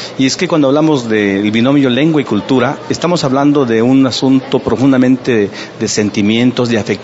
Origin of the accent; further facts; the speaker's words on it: Chiapas, Mexico; first language Tseltal; Spanish is a second language; Como siempre, les saludo en mi lengua madre, la lengua maya celtal de Chiapas.